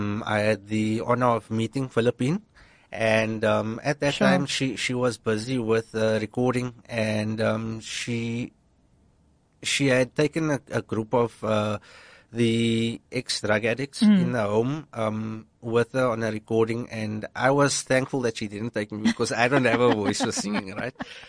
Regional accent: Bridgetown, Barbados; So we are originally from Bridgetown.

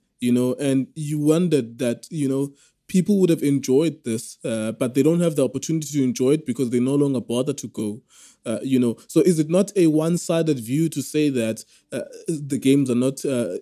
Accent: Cape Town, Western Cape, South Africa; growing up in Cape Town

